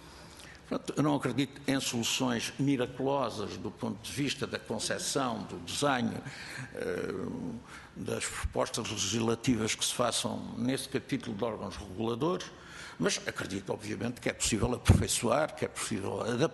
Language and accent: Portuguese; Portugal; Quer dizer, somos portugueses, temos uma tradição, uma história, uma maneira de ser